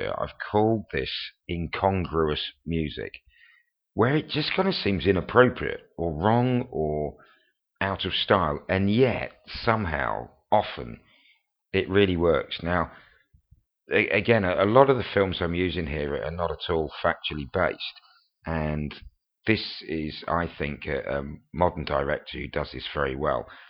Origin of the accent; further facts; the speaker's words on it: United Kingdom; And obviously, being British